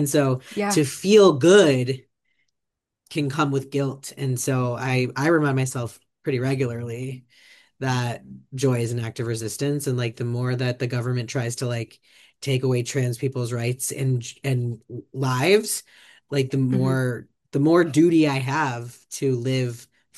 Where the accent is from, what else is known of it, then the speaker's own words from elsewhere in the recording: Midwest, United States; I'm from the Midwest.